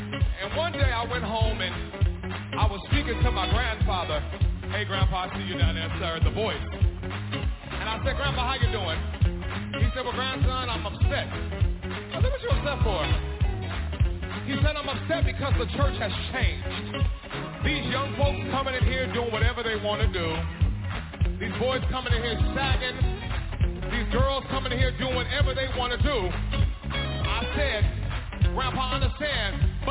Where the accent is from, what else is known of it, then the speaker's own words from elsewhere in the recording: Bakersfield, California, United States; Now, I'm a boy from Bakersfield, California. Where's Bakersfield out in this place?